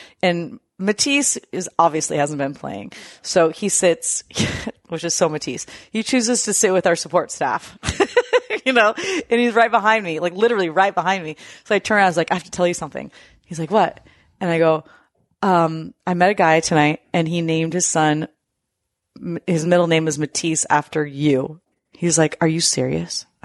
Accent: Seattle, Washington, United States; born there; I mean, ironically, I was born at the University of Washington Hospital.

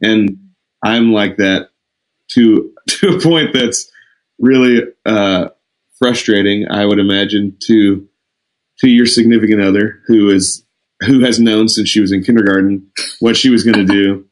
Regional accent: Lubbock, Texas, United States; I grew up in Lubbock also, and I have a twin sister, and we are exact opposites of each other.

